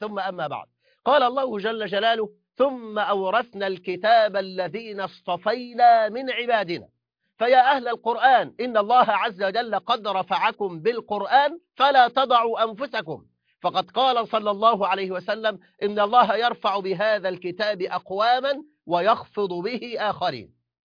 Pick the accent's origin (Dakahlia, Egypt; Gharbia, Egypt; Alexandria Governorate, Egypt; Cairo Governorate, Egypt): Dakahlia, Egypt; Mansoura; كنت طفلا صغيرا في الصف الرابع الابتدائي، وفي اليوم الأول للدراسة، وكان البيت عندنا في قريتي في المنصورة بجوار المدرسة